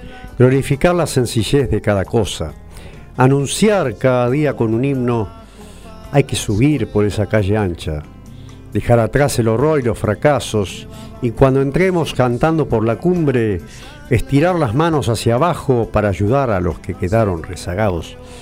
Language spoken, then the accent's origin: Spanish; Argentina; la fecha que vamos a tener el próximo domingo como argentinos